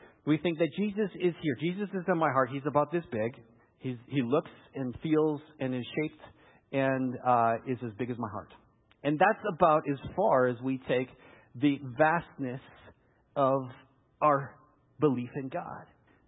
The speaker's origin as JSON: {"language": "English", "town": "Lethbridge", "region": "Alberta", "country": "Canada", "tie": "born or raised there", "said": "I grew up in Lethbridge, 100 kilometer winds, dry coulees, wildfire."}